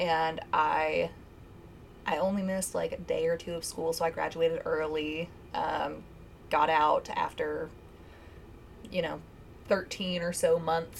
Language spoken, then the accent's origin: English; Washington, District of Columbia, United States; born there; now in Somerset, United States; I was born in Washington, D.C. at Walter Reed Medical Facility.